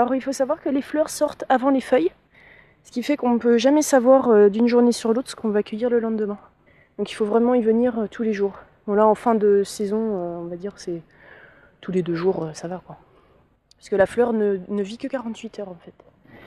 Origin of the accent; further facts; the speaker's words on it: Normandy, France; Parce que moi, je viens de Normandie.